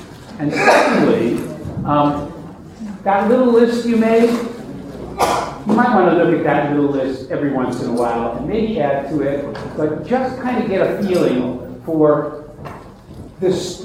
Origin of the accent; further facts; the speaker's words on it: Missouri, United States; Most of you know that I come from a science background, and I'm from Missouri.